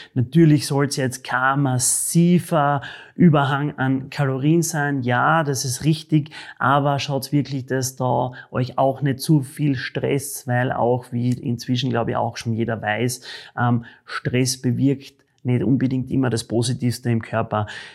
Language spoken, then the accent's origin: German; Austria; ich glaube, das ist bei uns in Österreich oder von wo ihr mir auch gerade zuschaut, nicht so schwer in Österreich sauberes, gutes Wasser zu kriegen.